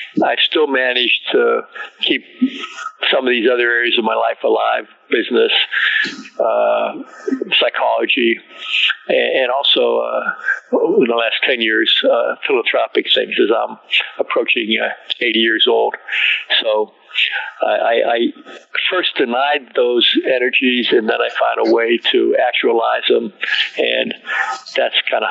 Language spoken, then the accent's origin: English; Midwest, United States; also born or lived in Pittsburgh / Gary; I grew up in the Midwest, Sharon, in the 40s and 50s.